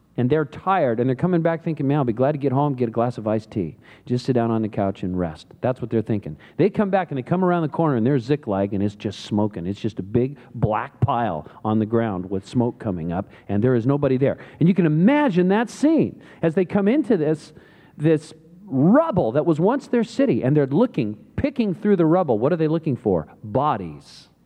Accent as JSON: {"language": "English", "town": "Santa Cruz", "region": "California", "country": "United States", "tie": "born or raised there", "said": "started a coffee shop in Santa Cruz, my hometown."}